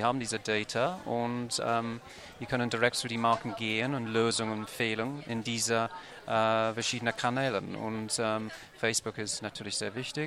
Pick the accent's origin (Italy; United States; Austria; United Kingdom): United Kingdom; London; German is a second language; now in Germany; Nee, geborener Engländer, Londoner, seit 93 in Deutschland.